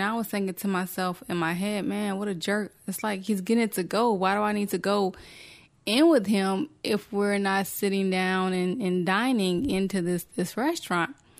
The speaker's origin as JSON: {"language": "English", "region": "the South", "country": "United States", "lives_now": "Washington State, United States", "said": "I had shared that I was from the South. And so down there, we didn't really, you know, have this food explosion like it is here in Washington State."}